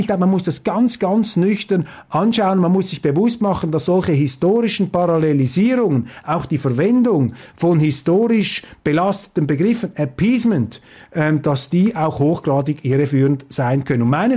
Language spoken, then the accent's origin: German; Switzerland; ich will mich doch als Schweizer hier überhaupt nicht darüber lustig machen oder darüber erheben